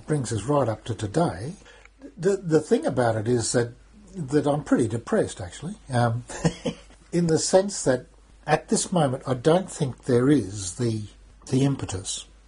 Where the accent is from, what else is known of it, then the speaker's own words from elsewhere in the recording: Australia; You know, it was being Australian.